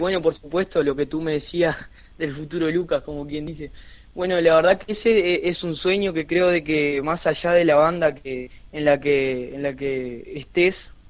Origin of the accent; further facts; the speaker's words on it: Varela, Lavalleja, Uruguay; estar representando a mi pueblo, a Varela, por supuesto, donde me crié desde niño.